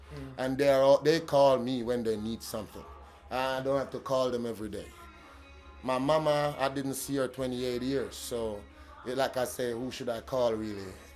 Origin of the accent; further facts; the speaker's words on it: Jamaica; now in Germany; I'm Jamaican. My ties are always there. I could have got a German passport already 15 years ago. And I still have a Jamaican pass